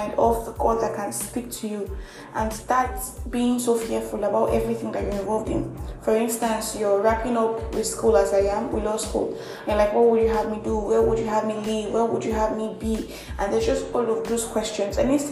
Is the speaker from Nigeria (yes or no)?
yes; Nigeria; I'm that Nigerian Christian Doholic